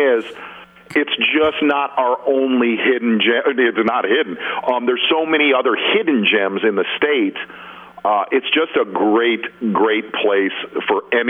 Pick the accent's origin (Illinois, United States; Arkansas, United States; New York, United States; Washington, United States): Illinois, United States; Chicago; I grew up in Chicago.